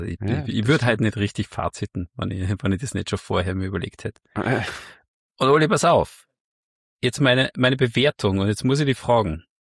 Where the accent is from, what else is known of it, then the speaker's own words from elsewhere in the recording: Austria; bei uns in Österreich sagt man eigentlich Dachboden.